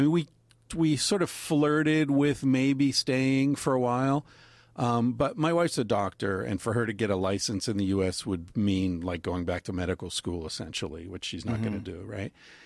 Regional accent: United States; And so even though I was raised in America, I never felt like this country never really made sense to me.

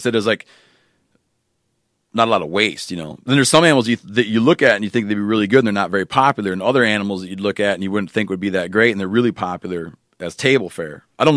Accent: Michigan, United States; born there; now in Montana, United States; when I moved to Montana, when I was born in Michigan, I moved to Montana

